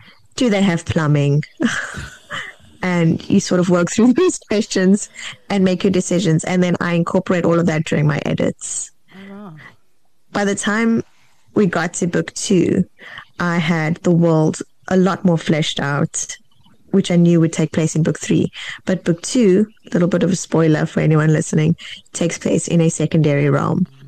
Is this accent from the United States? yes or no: no; South Africa; I grew up in South Africa.